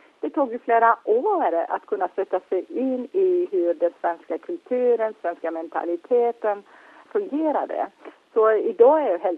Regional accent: Turkey; När jag säger att jag är från Turkiet och betraktas jag som turk

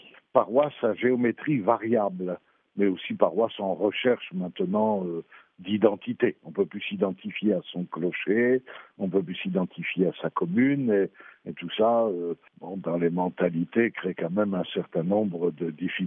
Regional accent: France; combien chez nous en France, j'ai le sentiment d'une paroisse qui a beaucoup de mal à fédérer encore les affaires

